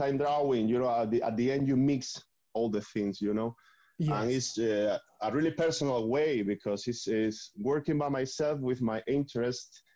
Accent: Motril, Andalusia, Spain; English is a second language; No, I'm from Motril, a small city in Granada, in the south, Andalusian. I'm Andalusian.

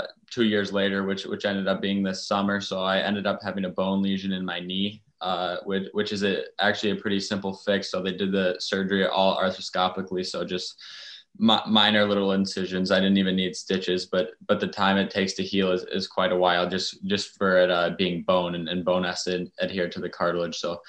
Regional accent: Minnesota, United States; just growing up in Minnesota, I always felt like if I ever got the opportunity to play there, that I'd take it in a heartbeat

